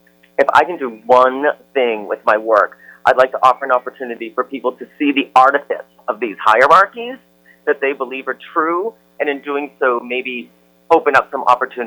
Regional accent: New Hampshire, United States; Growing up in New Hampshire in the 70s and 80s, I was a closeted kid who was taught to be ashamed of who he was.

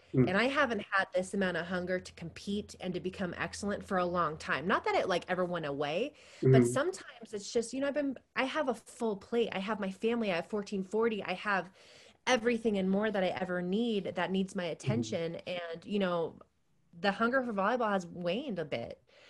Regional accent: Saratoga, California, United States; I'm from Saratoga. I'm from like a bubble in a bubble.

